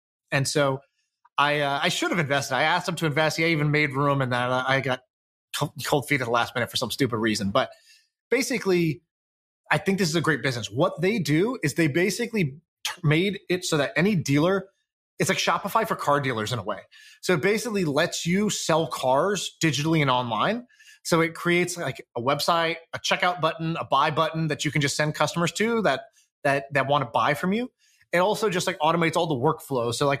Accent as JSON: {"language": "English", "region": "Colorado", "country": "United States", "tie": "born or raised there", "said": "I grew up in Colorado, and John Elway always had dealerships."}